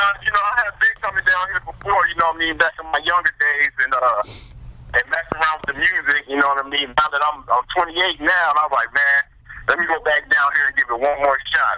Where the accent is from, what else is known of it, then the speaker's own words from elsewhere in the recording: Anchorage, Alaska, United States; now in Atlanta, United States; Yeah, I'm from Anchorage, Alaska, man.